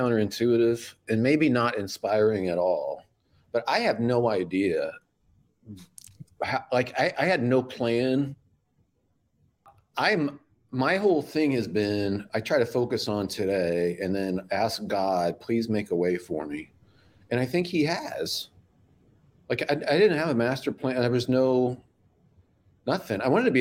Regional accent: Midwest, United States; You know what's weird though is like I'm from the Midwest. It was cold and flat

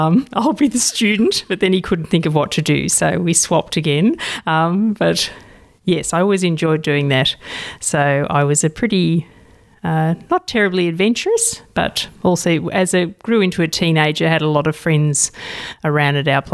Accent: Blue Mountains, New South Wales, Australia; Grew up mostly in the Blue Mountains, so from when I was six

